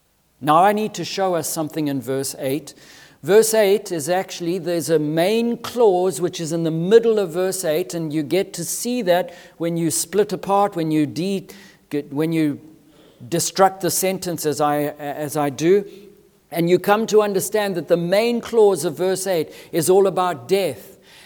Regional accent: Zimbabwe; I remember as a boy growing up in Zimbabwe, one of the greatest frustrations when we were in the rainy season and living on a farm

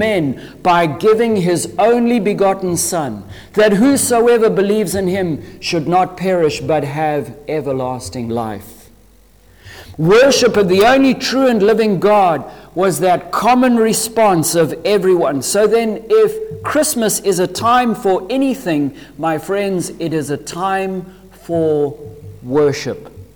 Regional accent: Zimbabwe; When I was growing up in Zimbabwe

